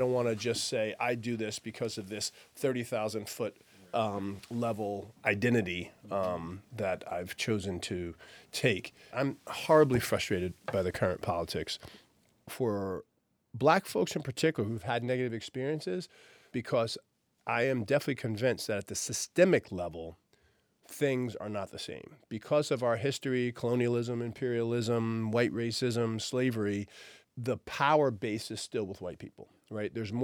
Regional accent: Burlington, Vermont, United States

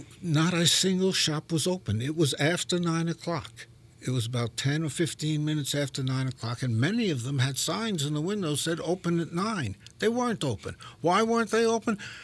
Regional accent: Brooklyn, New York, United States; accent: Brooklyn; And after the Civil War, the whole family moved north. That's how I got my Brooklyn accent.

